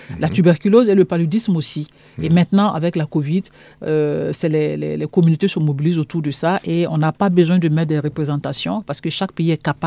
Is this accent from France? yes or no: no; Burkina Faso; je viens du Burkina Faso.